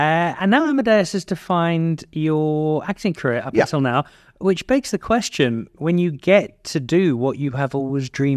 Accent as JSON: {"language": "English", "country": "Zimbabwe", "tie": "born or raised there", "also_born_or_lived": "Cape Town, South Africa", "said": "I remember meeting a rather attractive girl from another school when I was growing up in Zimbabwe"}